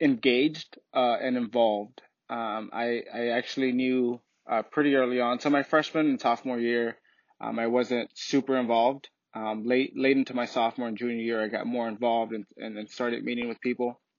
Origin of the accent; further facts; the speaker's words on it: Immokalee, Florida, United States; And so back home, I'm from Immokalee, Florida, the tomato capital of the world.